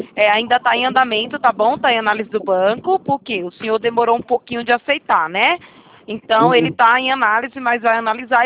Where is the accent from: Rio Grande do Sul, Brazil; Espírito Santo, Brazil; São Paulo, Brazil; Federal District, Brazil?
São Paulo, Brazil; Itatiba; eu sou de São Paulo, moro longe.